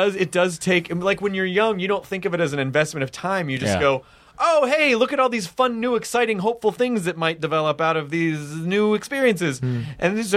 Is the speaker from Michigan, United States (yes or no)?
no; Memphis, Tennessee, United States; also born or lived in Jonesboro, Arkansas; Oh shit, I'm from Memphis.